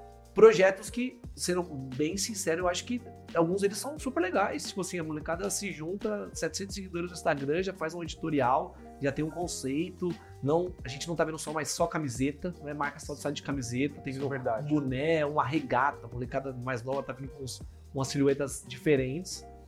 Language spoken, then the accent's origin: Portuguese; Santo André, São Paulo, Brazil; tenho 29 anos, sou de Santo André.